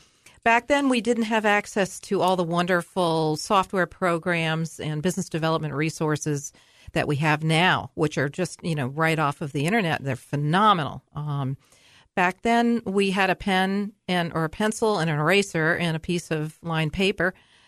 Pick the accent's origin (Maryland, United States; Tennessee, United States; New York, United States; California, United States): New York, United States; also born or lived in Massachusetts; now in Keene, United States; I am not a native. Actually, I hail from originally from New York.